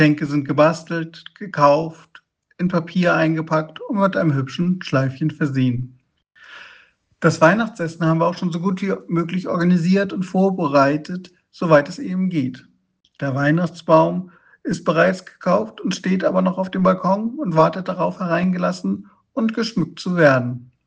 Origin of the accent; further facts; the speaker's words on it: Hamburg, Germany; und ich komme aus Hamburg.